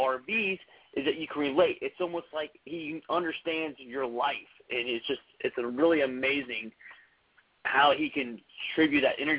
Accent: Mason, Ohio, United States; I'm from Mason, Ohio.

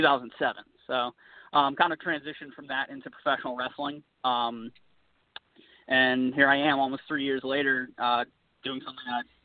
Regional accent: Virginia, United States; Even though I'm from Virginia, I make sure to enunciate everything.

